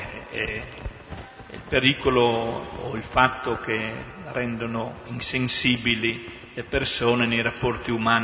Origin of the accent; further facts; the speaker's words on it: Honduras; ad esempio del mio paese, dell'Honduras, non si sa niente lo stesso, pure se tutti frequentano tanti frequentano internet.